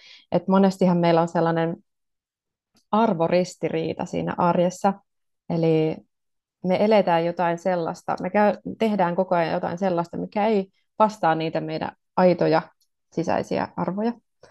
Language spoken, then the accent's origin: Finnish; Kuopio, North Savo, Finland; Mä oon kuopiolainen, äiti, nainen, ihminen ihmiselle.